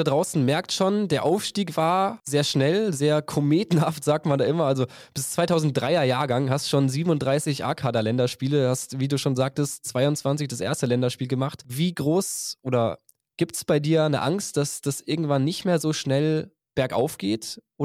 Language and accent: German; Southern Germany, Germany; als es zum Beispiel im Süden ist, wo ich herkomme.